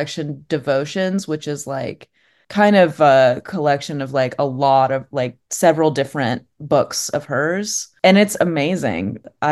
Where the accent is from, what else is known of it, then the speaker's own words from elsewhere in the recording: Houston, Texas, United States; now in Los Angeles, United States; Should be a Rockets fan, because I'm from Houston, but Spurs, yeah, their team is just, or historically has been amazing. But when I moved